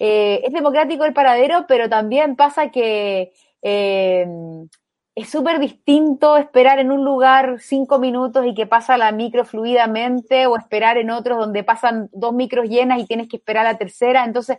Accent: Temuco, Araucanía, Chile; Yo soy de Temuco

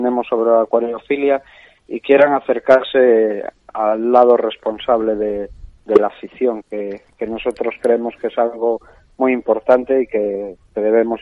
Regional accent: Asturias, Spain; como ya me has presentado, soy un asturiano de 46 años

